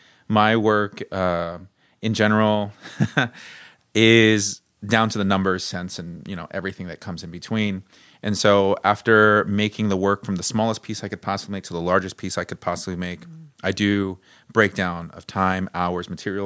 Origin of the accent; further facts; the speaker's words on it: Dallas, Texas, United States; And part of growing up in Oak Cliff specifically, the walking around neighborhoods, seeing tagging and graffiti